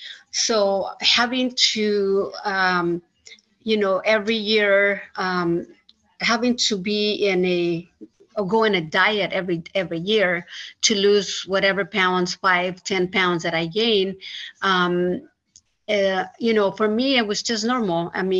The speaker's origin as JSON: {"language": "English", "country": "Mexico", "tie": "born or raised there", "said": "I grew up in Mexico. I was born in Mexico and grew up in Mexico. And when I was a child, we were 9 siblings and mom and dad. So it was 11 people in our house."}